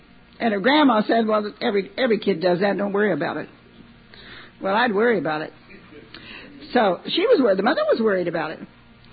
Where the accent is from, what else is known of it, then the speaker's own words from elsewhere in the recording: Missouri, United States; I'm from Missouri, I have to be really see it to believe it.